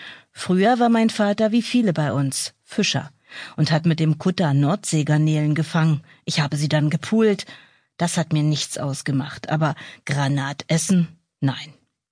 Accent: Greetsiel, Lower Saxony, Germany; Da, wo ich herkomme, aus Greetsiel, dem kleinen Ort mit den berühmten Zwillingsmühlen, ist man geladen, also gelassen.

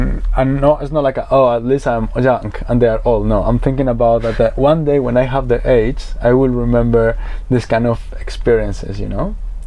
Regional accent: Madrid, Community of Madrid, Spain; English is a second language; For example, I'm coming from Madrid. So Madrid's a big city.

